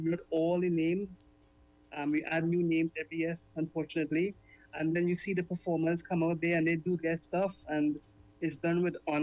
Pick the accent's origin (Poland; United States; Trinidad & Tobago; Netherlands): Trinidad & Tobago; And, you know, we talk about us being part of being Trinidadian. What could be more Trinidadian than a queer, a trans man or a trans woman?